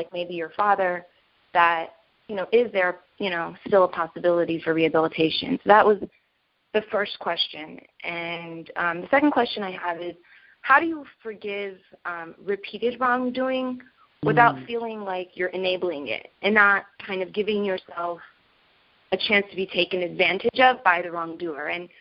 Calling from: Chicago, Illinois, United States; I'm calling from Chicago.

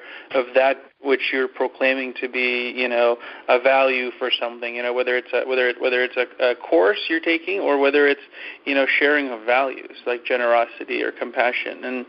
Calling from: Stamford, Connecticut, United States; I'm calling in from Stamford, Connecticut this morning.

